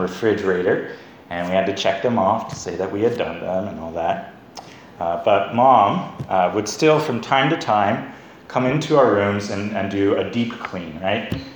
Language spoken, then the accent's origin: English; California, United States; So I come from Northern California.